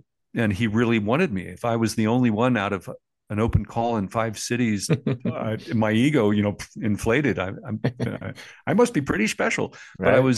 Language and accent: English; Hollywood, California, United States; I grew up in Hollywood. You know, my dad ran private clubs and a lot of actors, producers, directors played cards or backgammon at his clubs.